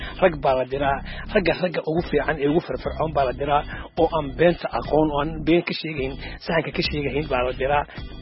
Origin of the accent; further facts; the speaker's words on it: Wanlaweyn, Lower Shabelle, Somalia; waxaan ku dhashay magaalada buuxooda weli khaasan wuluwul baan ku dhashay halkaasaan kusoo barbaaray